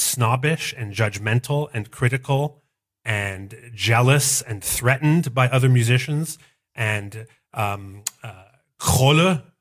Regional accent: Canada; And of course, I'm Canadian, so I like to make French toast with maple syrup and bacon

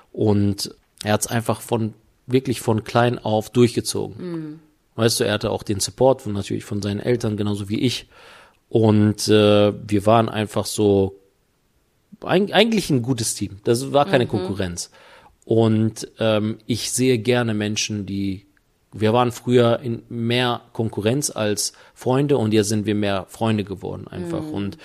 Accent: North Rhine-Westphalia, Germany; Wir sind mit Valentin in Nordrhein-Westfalen groß geworden

